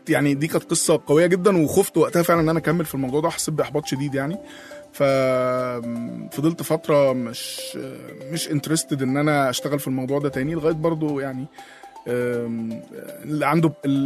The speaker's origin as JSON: {"language": "Arabic", "town": "Tanta", "region": "Gharbia", "country": "Egypt", "lives_now": "Cairo, Egypt", "said": "احنا كنا جايين انا من طنطا"}